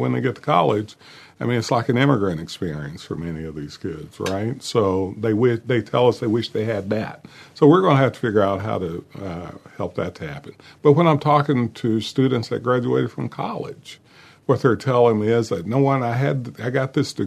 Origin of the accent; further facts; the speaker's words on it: Manchester, Kentucky, United States; I started it out, I should say, in my hometown in Manchester, Kentucky, February 1st.